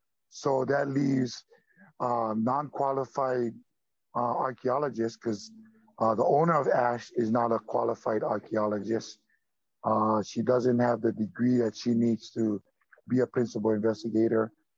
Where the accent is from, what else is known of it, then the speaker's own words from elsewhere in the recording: Maui, Hawaii, United States; I'm from Maui, from Waiheke Valley.